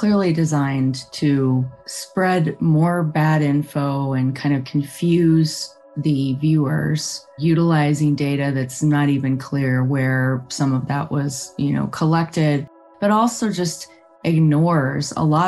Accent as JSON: {"language": "English", "region": "Illinois", "country": "United States", "tie": "born or raised there", "said": "Where I grew up in Illinois, I was visiting in the summer of 2020."}